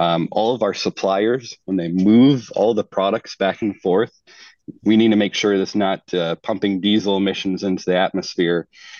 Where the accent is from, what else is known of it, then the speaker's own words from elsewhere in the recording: Ohio, United States; Actually, in my home state of Ohio, there's a tremendous retooling happening right now.